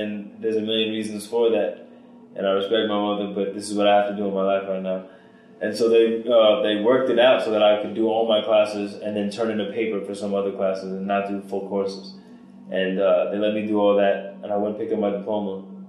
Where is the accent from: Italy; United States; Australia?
United States; Brooklyn, New York; moved away as an adult; also born or lived in California; I'm from Brooklyn, New York. I came up just a little mixed breed Puerto Rican kid from Sheepshead Bay, which is South Brooklyn, southern end, right by Coney Island.